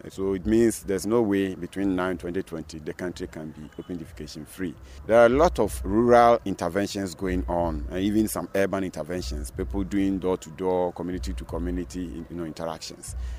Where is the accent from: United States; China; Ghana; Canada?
Ghana; I feel ashamed as Ghanaian when I see that.